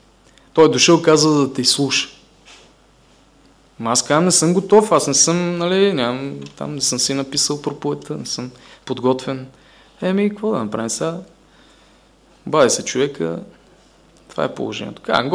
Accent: Vidin, Vidin Province, Bulgaria; Бях колпортьор и в Видинската църква. Бях в родния ми град.

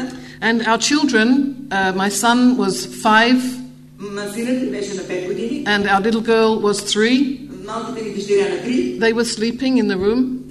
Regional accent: England, United Kingdom; also born or lived in Uganda; Not only because I am English

